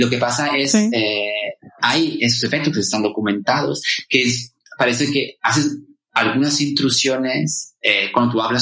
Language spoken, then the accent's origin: Spanish; Italy; first language Italian; Spanish is a second language; aunque yo soy nativo de italiano